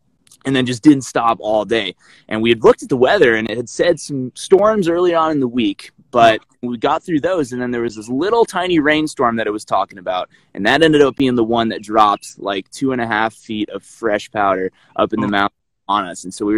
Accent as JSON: {"language": "English", "country": "Kenya", "tie": "born or raised there", "said": "You know, I grew up in Kenya, as we've talked about in our previous conversation, and did not have a lot of mountaineering experience in Kenya."}